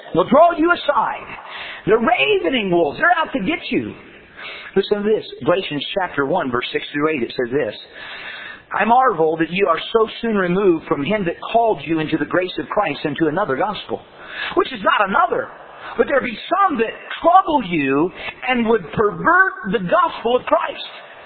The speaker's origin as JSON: {"language": "English", "region": "Indiana", "country": "United States", "said": "I'm from Indiana."}